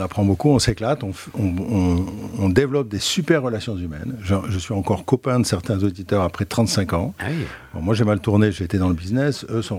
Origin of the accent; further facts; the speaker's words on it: France; Parce que j'étais un expatrié en tant que Français dans son propre pays d'origine.